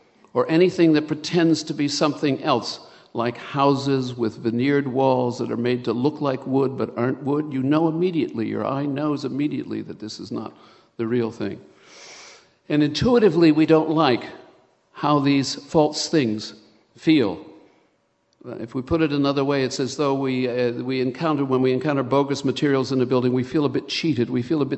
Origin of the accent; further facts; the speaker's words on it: Geneva, New York, United States; I've got to show you some pictures from my hometown. I live in Geneva, New York, small college town, upstate New York, small city, very small city.